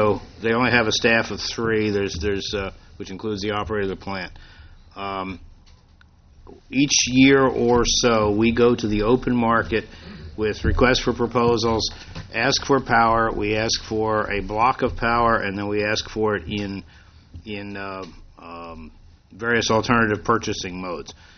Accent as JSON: {"language": "English", "town": "Wilmington", "region": "Delaware", "country": "United States", "said": "I come from New Castle County, Wilmington, and we paid it every quarter."}